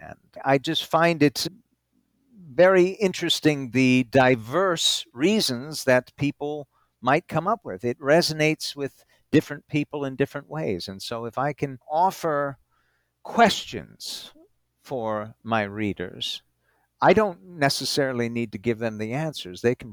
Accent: New England, United States; Because I, as a Northerner, and particularly as a New Englander, have a completely different lifestyle than someone in the middle states or certainly in the southern states.

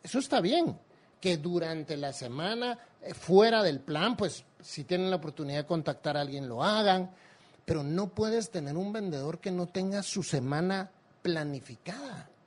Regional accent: Guatemala; no sé si como seres humanos o como guatemaltecos no nos gusta mucho el tema de los procesos

